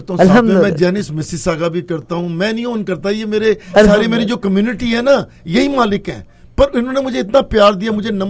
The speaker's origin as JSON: {"language": "Hindi", "country": "India", "moved": "yes", "said": "मैंने कहा यार मैं तो इंडिया से हूँ"}